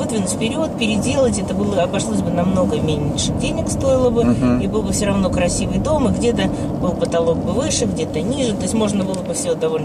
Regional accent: Russia; now in United States; мы, приехавшие из России, немножко у нас вкусовые характеристики немножко другие, чем у людей, которые выросли здесь.

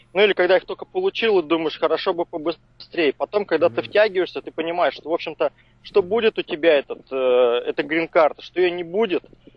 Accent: Moscow, Russia; moved away as an adult; now in United States; Ну, в Америку мы попали 5 лет назад. Я приехал вместе с супругой из Москвы.

